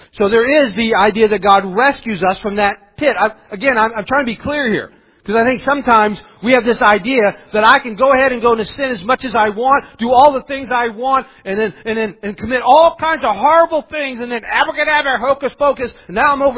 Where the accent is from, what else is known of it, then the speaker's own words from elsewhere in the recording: Maidsville, West Virginia, United States; I grew up, the way I grew up in Maidsville, the armpit of the world there, where I grew up in Maidsville